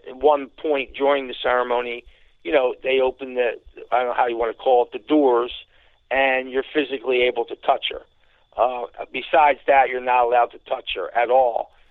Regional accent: Philadelphia, Pennsylvania, United States; because I was from West Philly, I knew how to make deals.

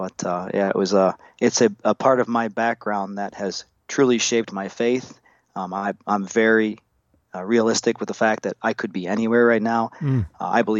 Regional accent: Detroit, Michigan, United States; born there; Yeah, so I was born in Detroit

